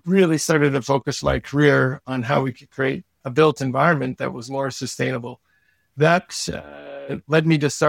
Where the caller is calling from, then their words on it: Guelph, Ontario, Canada; I am calling in from near Guelph, Ontario, Canada, which is just outside Toronto.